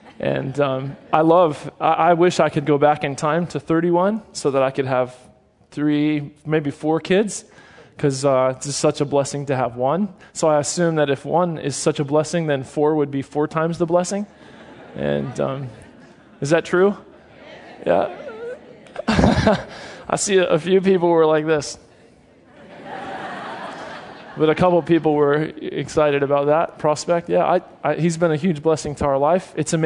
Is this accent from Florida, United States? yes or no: yes; Key West, Florida, United States; That's where I'm from originally. I was born in Key West, Florida in 1973, so that makes me 41 years old